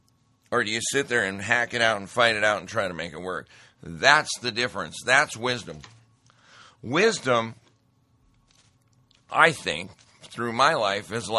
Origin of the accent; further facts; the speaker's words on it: Montana, United States; I grew up in Montana. We have saline seep.